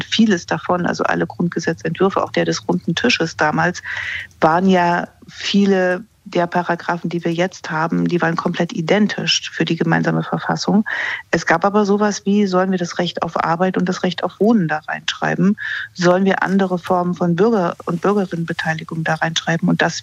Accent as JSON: {"language": "German", "region": "East Germany", "country": "Germany", "tie": "born or raised there", "said": "Ich bin ja in der DDR aufgewachsen"}